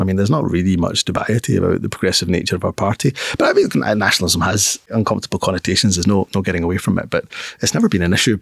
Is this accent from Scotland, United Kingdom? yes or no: yes; Newton Mearns, Scotland, United Kingdom; I mean, I mentioned I grew up in Newton Mearns. It has the largest Jewish community in Scotland, still does to this day.